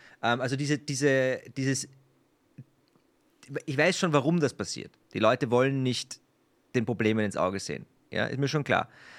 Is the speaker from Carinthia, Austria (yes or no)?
no; Vienna, Austria; als Österreicher, ich meine, wir sitzen hier mitten in Wien, einen Steinwurf von der Nationalbank entfernt